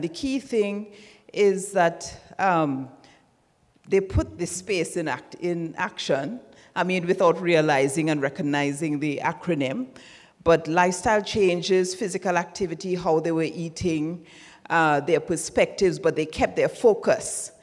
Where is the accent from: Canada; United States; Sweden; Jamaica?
Jamaica; from Jamaica, nutritionist and health and wellness coordinator.